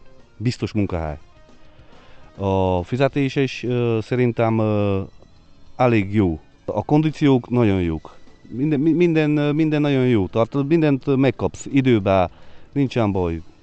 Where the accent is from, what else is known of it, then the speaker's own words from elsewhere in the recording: Covasna, Romania; Kovasznai helyi vagyok. Születtem Kovasznán, Szent Györgyön dolgozok a 22-es bataljonnal.